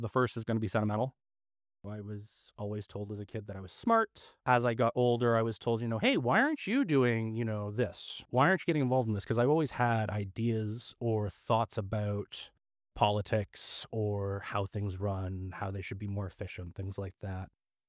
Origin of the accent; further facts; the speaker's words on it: Hamilton, Ontario, Canada; I was born and raised in Hamilton. I lived on the mountain for quite a long time.